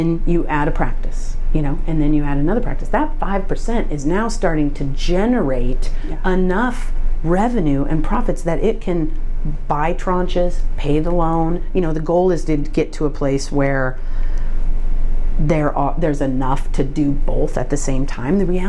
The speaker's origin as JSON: {"language": "English", "region": "Midwest", "country": "United States", "tie": "born or raised there", "said": "I grew up in the Midwest and you kind of saw them agriculturally."}